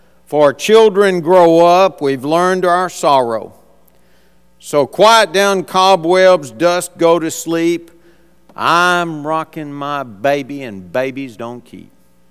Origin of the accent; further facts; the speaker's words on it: Huntsville, United States; Growing up in Huntsville, I had a friend.